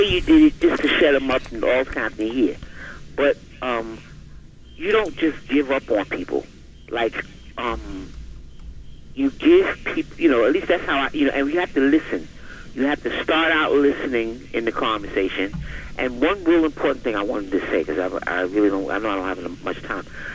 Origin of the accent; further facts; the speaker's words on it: New York, United States; I'm a New Yorker, so I've been studying them for a while.